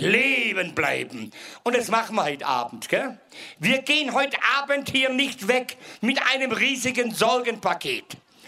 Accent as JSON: {"language": "German", "town": "Ulm", "region": "Baden-Württemberg", "country": "Germany", "tie": "born there", "said": "Ihr Lieben, ich bin in Ulm geboren."}